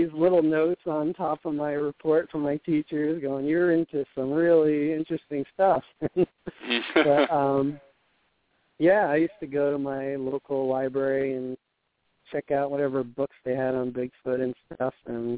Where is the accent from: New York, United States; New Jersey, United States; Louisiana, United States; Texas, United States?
New Jersey, United States; So I grew up in New Jersey, of all places